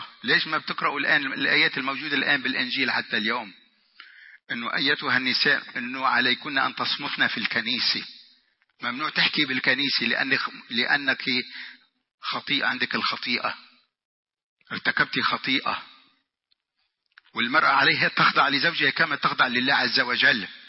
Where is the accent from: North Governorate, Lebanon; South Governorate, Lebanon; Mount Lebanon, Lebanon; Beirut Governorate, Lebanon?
North Governorate, Lebanon; Tripoli; عندنا في طرابلس في لبنان